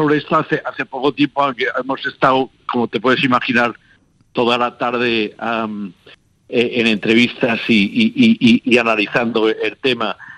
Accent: United Kingdom; yo nací en el 53, justamente en el año que asumió la corona, y como muchos británicos y mucha gente en las previas colonias y el Commonwealth, han vivido bajo su reinato.

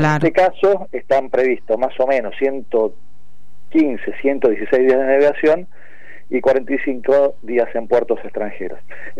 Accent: Argentina; si yo lo veo como argentino, no es ni más ni menos que la proyección del país en los distintos lugares

